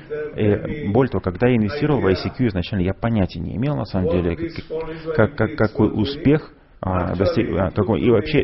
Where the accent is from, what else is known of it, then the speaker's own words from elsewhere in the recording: Israel; я сам из Израиля, а это страна, как вы знаете, в которой безопасность очень важна